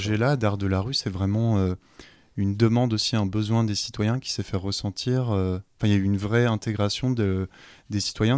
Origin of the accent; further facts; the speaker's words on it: Corbeil-Essonnes, Île-de-France, France; born there; Oui, je suis né à Corbeil-Essonne aussi.